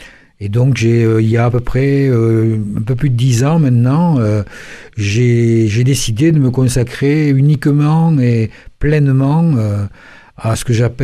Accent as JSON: {"language": "French", "town": "Toulouse", "region": "Occitanie", "country": "France", "tie": "born there", "said": "Je suis né à Toulouse, oui."}